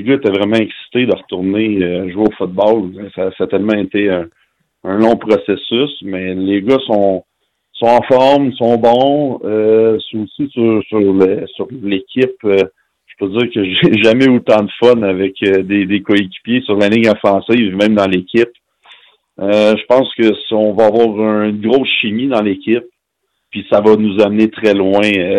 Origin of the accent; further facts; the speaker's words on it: Montreal, Quebec, Canada; Je suis content d'être dans ma ville natale, devant mes amis, ma famille.